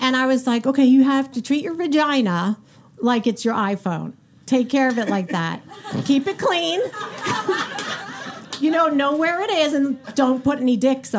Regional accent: Boston, Massachusetts, United States; I'm from Boston. And how'd I grow up?

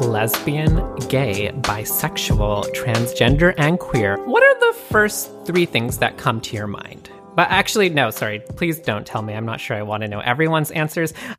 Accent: Canada; because I am famously not from America and from Canada, America's little stepchild

